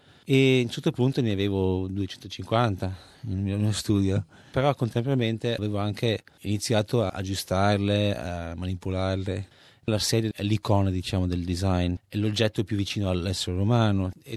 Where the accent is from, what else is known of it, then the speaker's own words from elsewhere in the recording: Merano, Trentino-Alto Adige, Italy; ho fatto un apprendistato quando avevo 14 anni, nella mia città natale di Merano